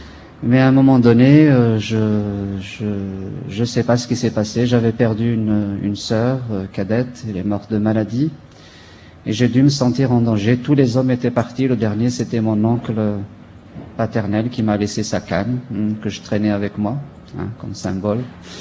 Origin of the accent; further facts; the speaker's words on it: Kabylie, Algeria; born there; Je suis né en Algérie, en Kabylie, région montagneuse, pendant la guerre